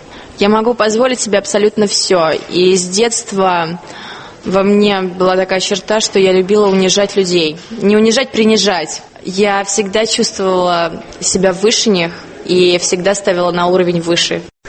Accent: Moscow, Russia; Мне сейчас 20 лет. Родилась я, выросла в Москве, в очень обеспеченной семье.

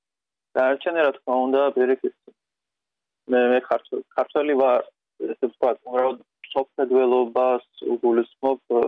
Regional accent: Gali, Abkhazia, Georgia; მე ყველაზე გალელი ვარ

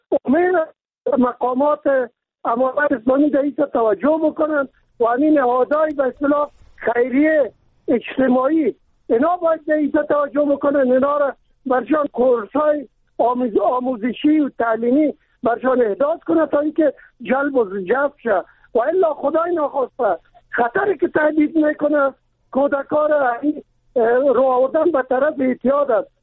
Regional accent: Kabul, Afghanistan; چون من خودم از کابل هستم

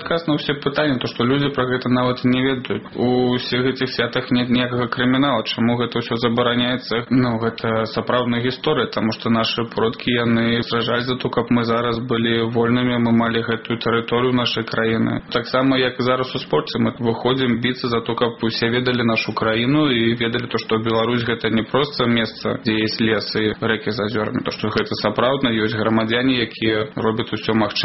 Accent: Belarus; Я завжди був білорусом, представляв тільки Білорусь

